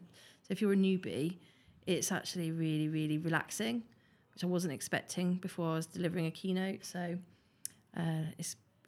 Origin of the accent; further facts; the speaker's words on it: Stroud, South West England, United Kingdom; now in Leeds, United Kingdom; from Leeds. Well, not I live in Leeds, but I'm from Stroud in Gloucestershire originally.